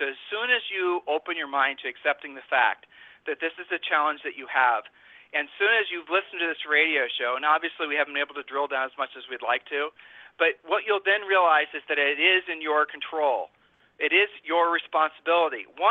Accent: Ohio, United States; We're from Ohio.

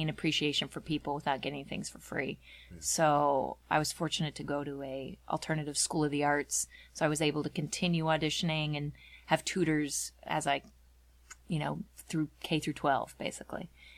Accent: White Center, Washington, United States; No, my mom was a single mom. It was me and my sister, and we were born and raised in White Center.

